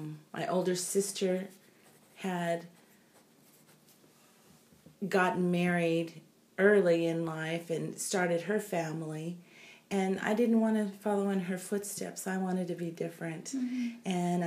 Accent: Santa Paula, California, United States; I was born here in Ventura County in the city of Santa Paula in March of 1961. So that makes me 52 years old. I've always been a Ventura County resident.

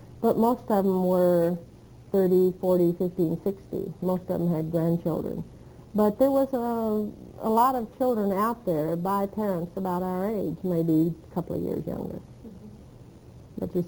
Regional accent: Texas, United States; I was raised different in Texas.

